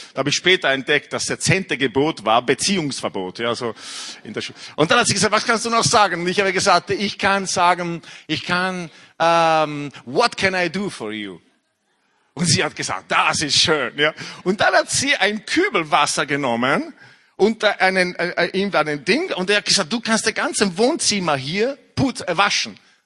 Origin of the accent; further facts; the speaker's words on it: Italy; German is a second language; moved away; ich bin in Italien aufgewachsen mit einer französischen Mutter, da habe ich Französisch so gesprochen mit meiner Mom und manche Freunde in Frankreich. Und dann habe ich in England Theologie studiert und dort habe ich Englisch gelernt.